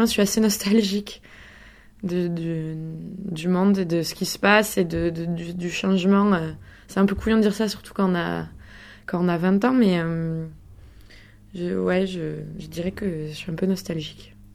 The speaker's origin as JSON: {"language": "French", "town": "Montpellier", "region": "Occitanie", "country": "France", "tie": "born or raised there", "lives_now": "Arles, France", "said": "et sinon je suis Montpellieraine. J'ai grandi à Montpellier"}